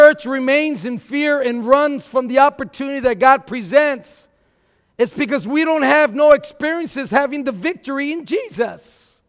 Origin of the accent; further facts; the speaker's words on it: Texas, United States; I'm from Texas, man. Try me.